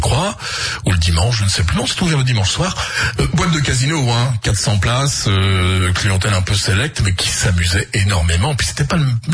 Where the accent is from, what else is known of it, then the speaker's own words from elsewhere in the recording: Paris, Île-de-France, France; je suis en Normandie, je vis en Normandie, et à l'époque je faisais de la radio en Normandie, mais j'habitais à Paris. Je venais en Normandie pour les vacances, pour les week-ends, mais je suis parisien. Je suis né dans le Val-de-Marne.